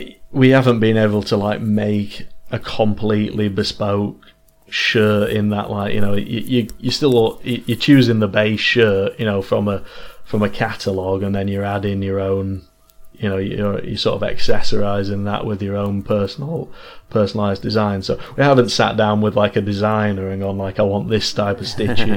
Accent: Manchester, North West England, United Kingdom; obviously we're from Manchester

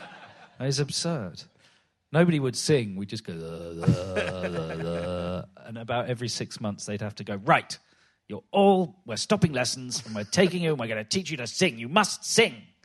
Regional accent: London, United Kingdom; I was brought up in Stockwell, which is hardly Kensington, and in the 70s and 80s particularly.

